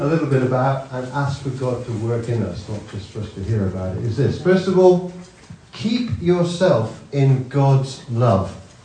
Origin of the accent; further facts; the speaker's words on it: South West England, United Kingdom; we grew up in Cornwall, actually, and that's where we met, and where I became a Christian in my teens, in a Baptist church, or in that sort of setting, very strongly Reformed Baptist